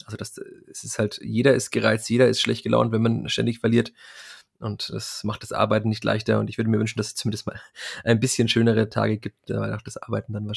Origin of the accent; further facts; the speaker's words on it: Bavaria, Germany; weil es in Bayern ja allgemein alles etwas schwieriger ist, damit auch bei uns in Franken.